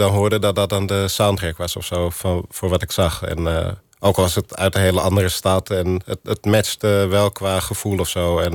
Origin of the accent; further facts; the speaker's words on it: Amsterdam, North Holland, Netherlands; Ik kom uit de Bijlmermeer. Alle flats en alle garages, al het beton, de metro's, de geluiden, de graffiti op de muren. De trappenhuizen, weet ik veel, de junkies.